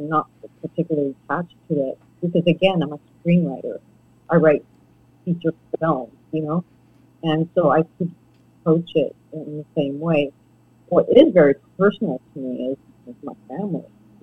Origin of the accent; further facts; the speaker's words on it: Trois-Rivières, Quebec, Canada; that growing up in Trois-Rivières, the crucial part of my childhood.